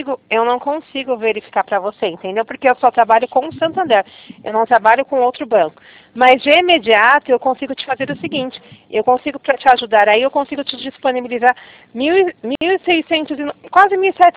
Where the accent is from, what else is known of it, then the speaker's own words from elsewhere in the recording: São Paulo, Brazil; Não, eu sou de São Paulo. Eu sou de São Paulo, não sou do Rio de Janeiro, não.